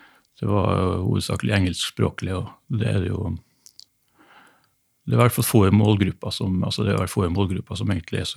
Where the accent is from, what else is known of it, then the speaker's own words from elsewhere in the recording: Kristiansund, Møre og Romsdal, Norway; så begynte jeg å jobbe i Kristiansund, da, som er hjembyen min, i 1990.